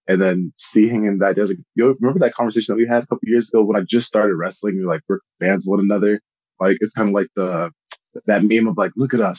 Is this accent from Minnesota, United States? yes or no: yes; Minnesota, United States; born there; I mean, I was born in Minnesota.